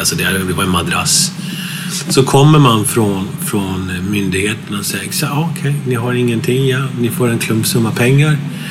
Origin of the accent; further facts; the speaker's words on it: Gothenburg, Västra Götaland County, Sweden; Jag är uppväxt i Göteborg, så vi flyttade till Göteborg. Så jag är uppvuxen i Göteborg och så flyttade jag därifrån efter gymnasiet direkt.